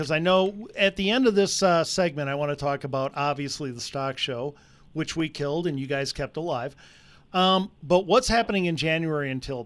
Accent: Denver, Colorado, United States; a lot of people, you know, we're from Denver, so they look at Rapid City and think it's really small.

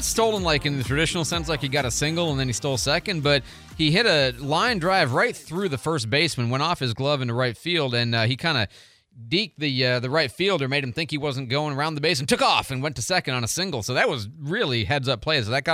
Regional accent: Illinois, United States; also born or lived in Oregon; now in Alabama, United States; we lived in Oregon, so I was an Oregon fan, you know, and I'm from Illinois. I'm an Illinois fan, and, you know, adopted Auburn. We moved here

